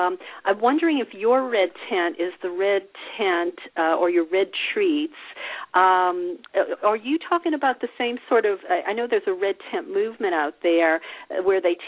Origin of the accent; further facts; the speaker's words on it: Southern United States, United States; for me, you know, growing up in the South, you were taught to be nice.